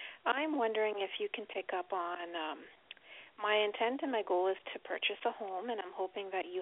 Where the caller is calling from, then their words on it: Ontario, Canada; I'm calling from Ontario.